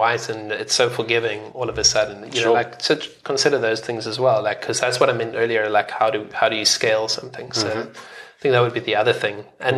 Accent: South Africa; Yeah. And the benefit then is, like, you can make that argument as a South African.

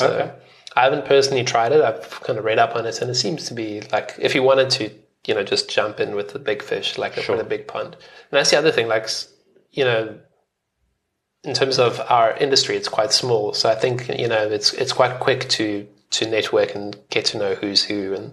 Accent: South Africa; Yeah. And the benefit then is, like, you can make that argument as a South African.

